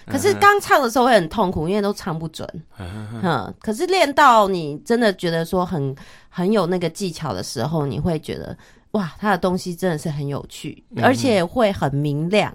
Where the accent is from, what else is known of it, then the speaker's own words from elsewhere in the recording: Taiwan; 就像我们台湾人一样哦